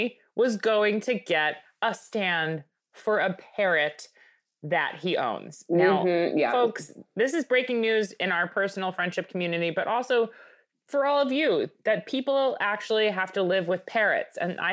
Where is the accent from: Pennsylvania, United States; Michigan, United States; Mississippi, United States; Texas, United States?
Michigan, United States; now in Hyannis Port, United States; I grew up in Michigan. Now here I am in fucking Hyannisport.